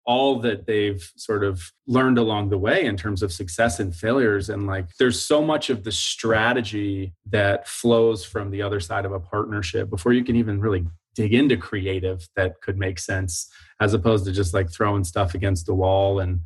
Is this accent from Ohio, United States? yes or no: no; Alexandria, Virginia, United States; So I grew up in Alexandria, Virginia. I went to Duke University for college.